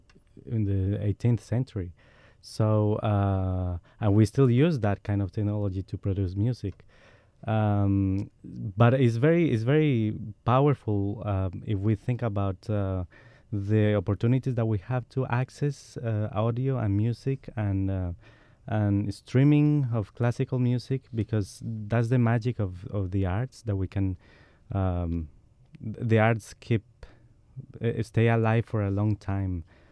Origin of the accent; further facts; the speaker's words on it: Bogotá, Colombia; English is a second language; I was born in Colombia, in Bogota, and I grew up around salsa and tangos and all this Colombian music.